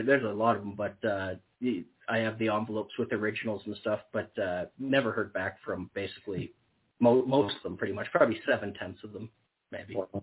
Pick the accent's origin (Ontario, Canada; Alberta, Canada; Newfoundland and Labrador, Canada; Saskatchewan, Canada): Ontario, Canada; Elliott Lake; I'm from Elliott Lake, Ontario, Canada, so very small, basically cut out of the wilderness, a failed mining town.